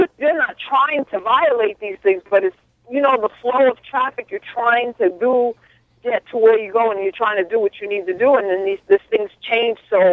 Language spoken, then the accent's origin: English; New York, United States; also born or lived in Brooklyn; Look, I grew up in New York, so there's been times when I lived in Brooklyn. I was at school in Brooklyn.